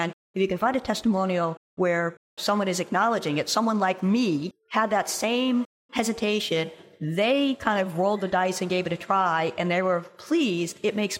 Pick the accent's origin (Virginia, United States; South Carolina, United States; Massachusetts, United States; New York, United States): Massachusetts, United States; We have something similar. I'm from Massachusetts.